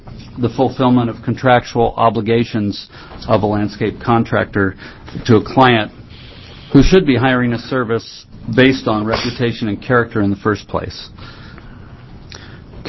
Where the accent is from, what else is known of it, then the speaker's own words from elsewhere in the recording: Silverton, Oregon, United States; from Silverton.